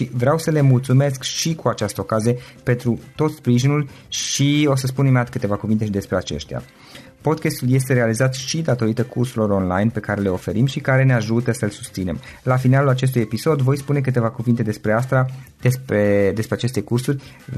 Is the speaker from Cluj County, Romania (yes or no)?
yes; Cluj-Napoca, Cluj County, Romania; sunt aici de la Cluj.